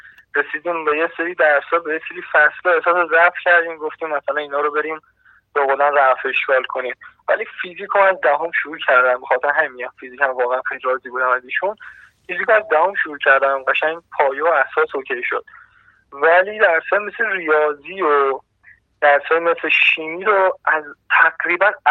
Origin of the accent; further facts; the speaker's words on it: Sirjan, Kerman, Iran; سیرجان، استان کرمان.